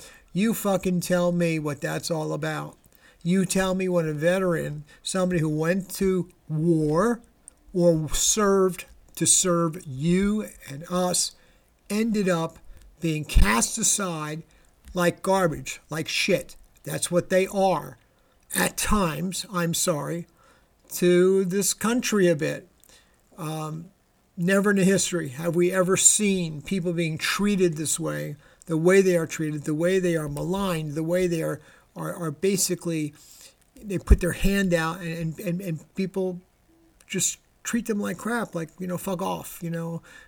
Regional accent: New York City, New York, United States; It would appear as though the New York City, and I'm from New York, had a rainout parade.

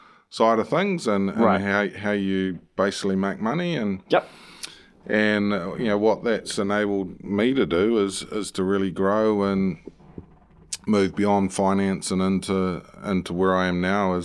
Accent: New Zealand; now in United Kingdom; So, as a Kiwi lad, in the UK, it presented huge opportunities.

